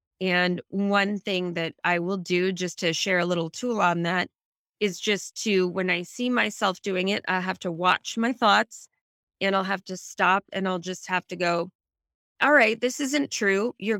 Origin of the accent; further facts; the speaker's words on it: California, United States; I grew up in the Silicon Valley, so I was around a lot of kids who had very high-powered parents